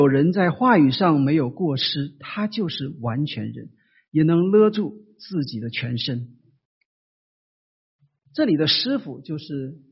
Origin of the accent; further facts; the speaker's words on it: Northeast China, China; 在我的家乡东北